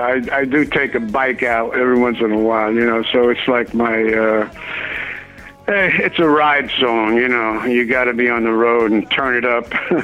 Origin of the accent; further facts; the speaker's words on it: Bronx, New York, United States; You know, I was a kid from the Bronx, and I ran into this country station out of Newark, you know, in Jersey, and I was from New York.